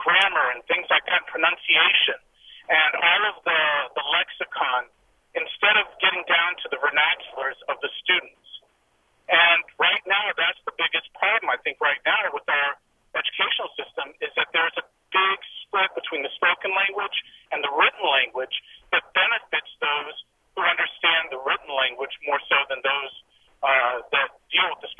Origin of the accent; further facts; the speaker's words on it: North Carolina, United States; And being a Latino interracial veteran of the U.S. Army with a transnational background, I grew up in North Carolina and I definitely experienced that there are no benefits for being bilingual in the state of North Carolina.